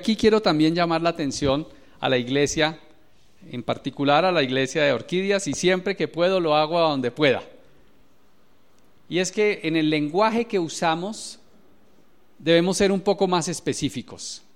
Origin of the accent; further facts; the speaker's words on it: Saboya, Boyacá, Colombia; su merced, como dirían en mi tierra, en Saboya